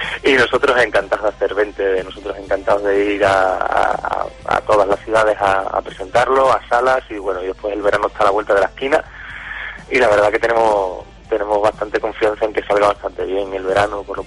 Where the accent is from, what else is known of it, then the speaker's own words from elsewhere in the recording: Colombia; also born or lived in Spain; yo nací en Domenito, pero en razón de que mi padre era colombiano, pasé pues buena parte de mi infancia allí y parte también de la adultez. Estoy un poco a caballo entre los dos países, entre Colombia y España.